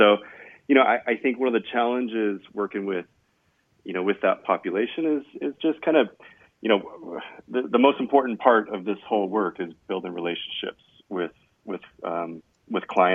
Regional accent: Phoenix, Arizona, United States; also born or lived in Flagstaff; I grew up in Phoenix, so I'm kind of a desert rat, but I moved up to Flagstaff and lived there for a dozen years

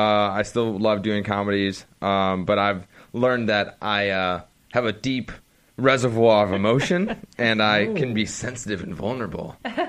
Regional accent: Minneapolis, Minnesota, United States; Yeah, I'm … I'm from Minneapolis, Minnesota.

